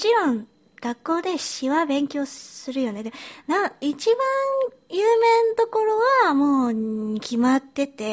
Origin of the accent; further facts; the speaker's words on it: United Kingdom; also born or lived in Japan; now in London, United Kingdom; 日本生まれイギリス育ちの私たちがロンドンからお送りする